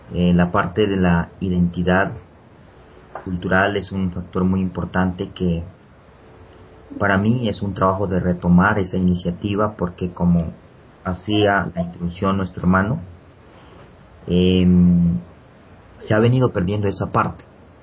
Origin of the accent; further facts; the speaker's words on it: southwest, Colombia; Soy colombiano, de la, del grupo étnico NASA, de acá del suroccidente de Colombia.